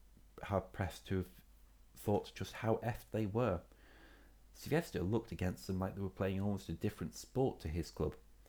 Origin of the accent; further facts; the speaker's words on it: Scotland, United Kingdom; As you'll know, I'm Scottish, and having watched Scottish sides in Europe for the past 25 odd years